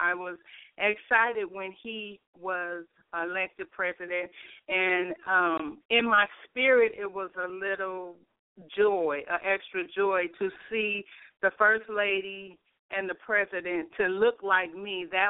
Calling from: West Coast, United States; And I am actually calling from the West Coast, and I want to tell you that I love Florida.

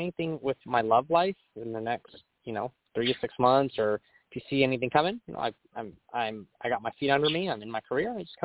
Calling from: California, United States; I'm calling from California.

